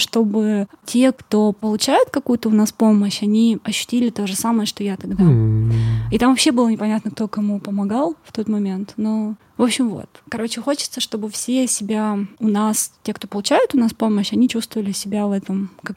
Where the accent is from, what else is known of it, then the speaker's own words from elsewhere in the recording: Perm, Perm Krai, Russia; born there; Я родилась в Перми.